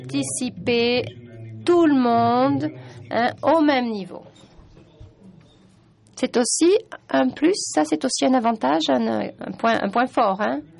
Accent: Costa Rica; French is a second language; je suis de Costa Rica.

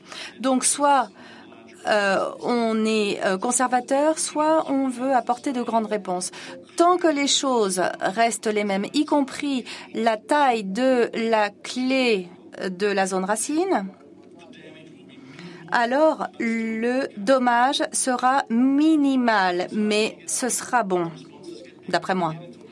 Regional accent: Saudi Arabia; je suis d'Arabie Saoudite.

